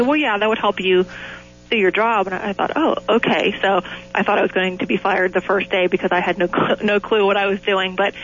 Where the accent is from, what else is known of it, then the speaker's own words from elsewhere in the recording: Pittsburgh, Pennsylvania, United States; I'm from Pittsburgh and I'm a funeral director.